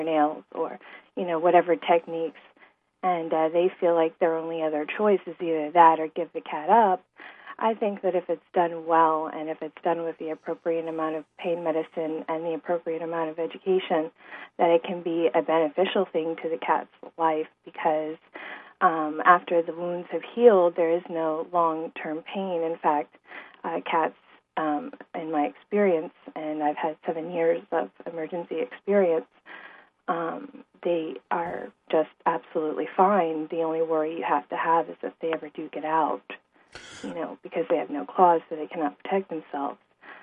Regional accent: Tampa, Florida, United States; I'm from Tampa.

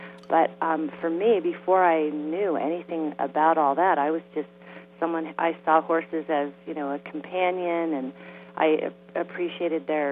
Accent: California, United States; Well, I guess from the beginning would be in Southern California, and I, you know, grew up horse crazy girl

